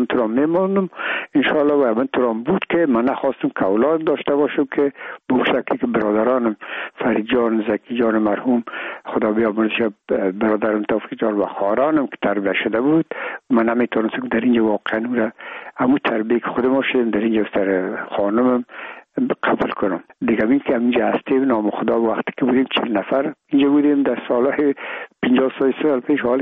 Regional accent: Afghanistan; ما افغان هستیم

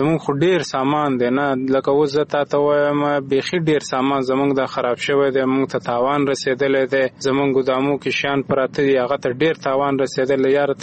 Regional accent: Pishin, Balochistan, Pakistan; now in Karachi, Pakistan; او زه د پښین تعلق لرم ضلع پښین سره او په دا لحاظ باندې موږ په کراچۍ کې تقریبا یو څلور زو کالو نه پاتې کیږو.

